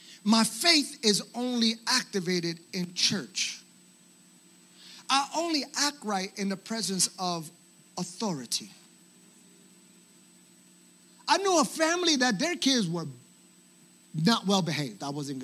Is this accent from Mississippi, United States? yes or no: no; New York City, New York, United States; born there; I was born in New York City. And parents both in addiction, and we didn't have a whole lot of finances